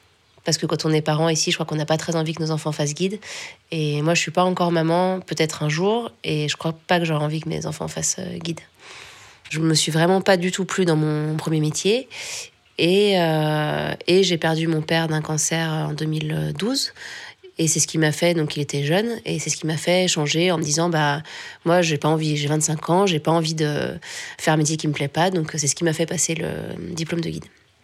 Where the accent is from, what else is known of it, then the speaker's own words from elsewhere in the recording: Servoz, Auvergne-Rhône-Alpes, France; also born or lived in Chamonix; Donc moi, je suis née à Chamonix, j'ai grandi à Servoz, juste à côté de ma maison.